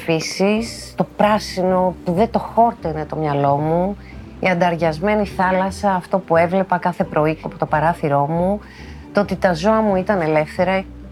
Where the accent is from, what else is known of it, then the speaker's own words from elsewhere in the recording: Neo Irakleio, Attica, Greece; Γεννήθηκα και μεγάλωσα στο Νέο Ηράκλειο Αττικής.